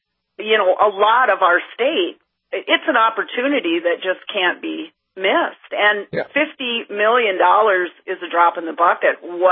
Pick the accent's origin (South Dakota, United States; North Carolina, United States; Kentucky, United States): South Dakota, United States; Look at what the, it's done for South Dakota, the Black Hills of South Dakota. I grew up in South Dakota.